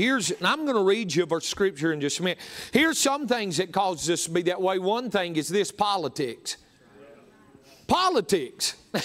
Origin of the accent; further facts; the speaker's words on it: the South, United States; We was raised in the South, and going to church is just what we was brought up doing.